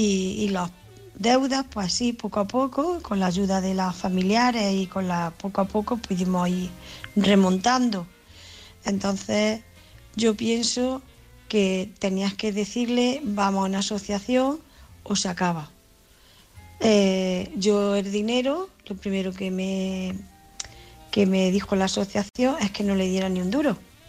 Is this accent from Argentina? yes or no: no; Jaén, Andalusia, Spain; soy corresponsal y de Jaén.